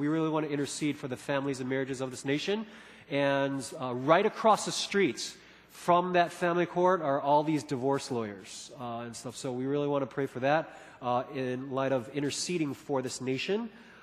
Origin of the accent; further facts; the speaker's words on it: Chicago, Illinois, United States; But there's another thing that a lot of people would often say to me once they find out that I'm from Chicago.